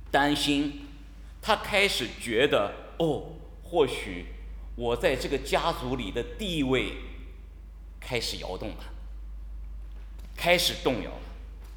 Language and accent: Chinese; Qingdao, Shandong, China; accent: Qingdao; 我这个有时候讲几句青岛话，不知道大家能不能听得懂。